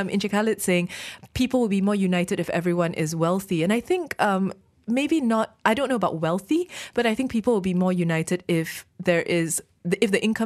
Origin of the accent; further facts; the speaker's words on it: Klang Valley, Malaysia; if I were not somebody who grew up, born and bred in the Klang Valley, then I would not have held any of the jobs that I have held